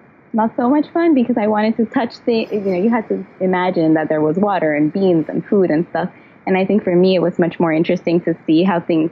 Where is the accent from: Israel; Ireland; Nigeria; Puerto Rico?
Puerto Rico; Bayamon; Sure. I grew up in Puerto Rico in Bayamon